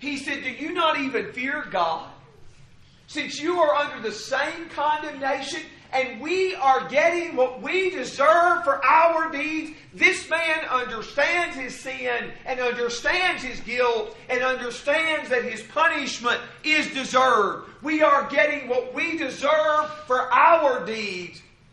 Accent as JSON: {"language": "English", "region": "Tennessee", "country": "United States", "tie": "born or raised there", "said": "I was raised in Middle Tennessee. Was blessed with parents who are Christians who always took me to service."}